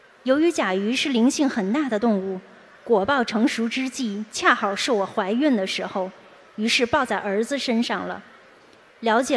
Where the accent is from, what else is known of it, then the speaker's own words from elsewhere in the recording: California, United States; 我是来自美国加州城郡的同修